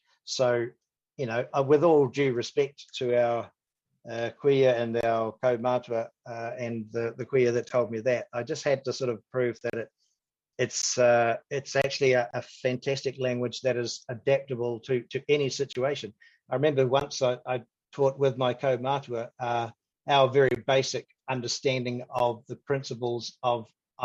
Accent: Taranaki, New Zealand; here in Taranaki. I'm from Te Ate Awa, Ngāti Rānui. Ngāti Te Ata and Ngāti Porou, but I was brought up here in Taranaki and brought up and taught by my kaumātua, by my elders here.

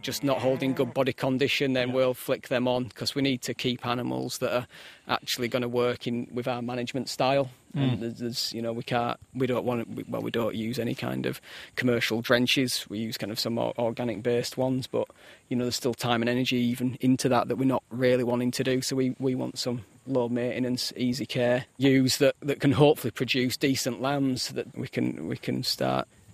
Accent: Yorkshire and the Humber, United Kingdom; So I'm originally from Yorkshire in England, and we grew up in quite a rural area, just a little village. We did have a little small holding over there, a couple of acres is what we grew up on

